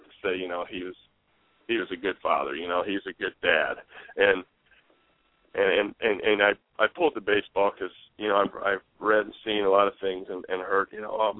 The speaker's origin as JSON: {"language": "English", "region": "Indiana", "country": "United States", "said": "Dang, I'm from Indiana. I can't be a Kentucky fan. I'm from Indiana."}